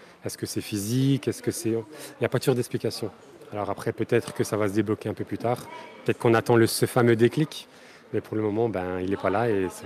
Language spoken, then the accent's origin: French; France; en tant que Français, on s'attendait à un peu mieux quand même de l'équipe de France.